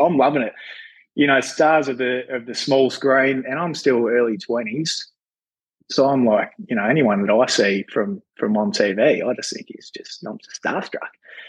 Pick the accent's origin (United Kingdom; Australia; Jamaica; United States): Australia; Lilydale, Victoria; I grew up in Lilydale and in the Dandenongs, east of Melbourne.